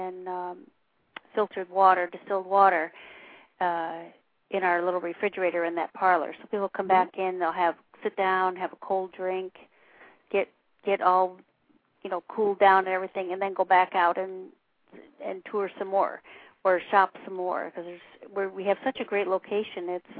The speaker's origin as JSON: {"language": "English", "region": "Florida", "country": "United States", "said": "You know, we're from the South Florida, and so to here it seems so much cooler."}